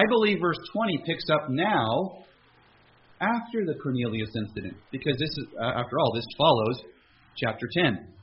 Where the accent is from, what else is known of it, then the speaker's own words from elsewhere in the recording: Canada; And, you know, here I am. I'm a Canadian.